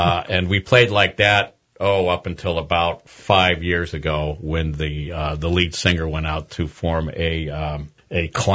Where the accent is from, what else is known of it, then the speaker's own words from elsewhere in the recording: Ohio, United States; I grew up in Ohio.